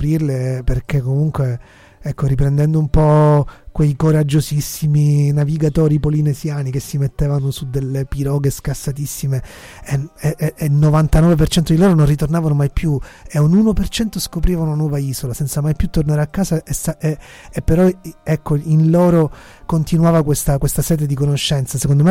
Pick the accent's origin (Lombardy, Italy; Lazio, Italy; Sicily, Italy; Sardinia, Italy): Sicily, Italy; Palermo; mi sento isolano in più, appunto vengo da Palermo, che non ho difficoltà a definire come un'isola nell'isola